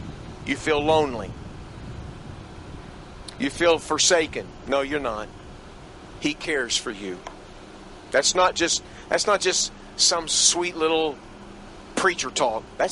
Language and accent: English; Garland, Texas, United States; I grew up over there in Garland.